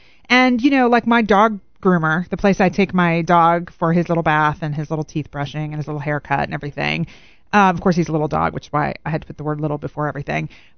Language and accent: English; Northeast, United States; But I am from the Northeast, and growing up in the Northeast, you never knew until the morning of whether or not you had school.